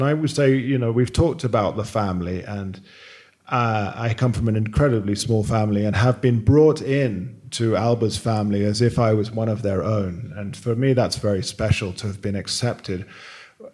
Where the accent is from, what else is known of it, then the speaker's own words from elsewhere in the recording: England, United Kingdom; now in Mompox, Colombia; they know who I am. I'm the English guy who's sort of doing, you know, his things in Montpos.